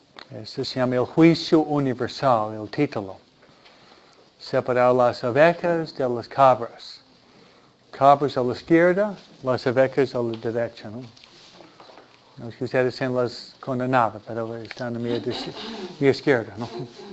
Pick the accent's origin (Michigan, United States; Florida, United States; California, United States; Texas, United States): Michigan, United States; born there; Naciste en Michoacán y yo en Michigan.